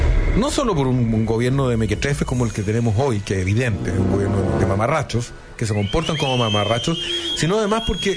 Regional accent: Chile; es una triste realidad que vamos a perder como chilenos

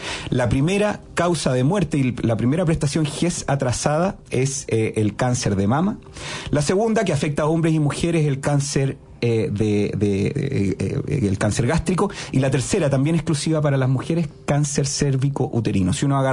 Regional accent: O'Higgins, Chile; mencionó a mi tierra colchagüina, un gran saludo para la gente de la región de O'Higgins

